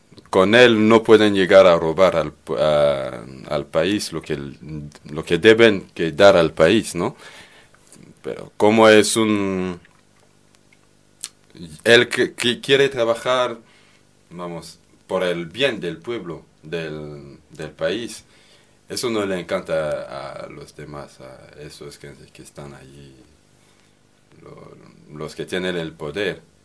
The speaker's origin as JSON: {"language": "Spanish", "country": "DR Congo", "said": "Sí, bueno, no podemos hablar del Congo sin hablar de Joseph Kabila."}